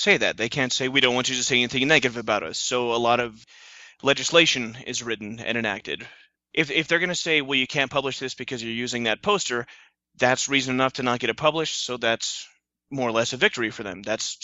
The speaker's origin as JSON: {"language": "English", "region": "Colorado", "country": "United States", "tie": "born or raised there", "said": "you can't talk to somebody born and raised in Colorado, invoke Klebold and Harris, and then expect it to go away quietly into the night."}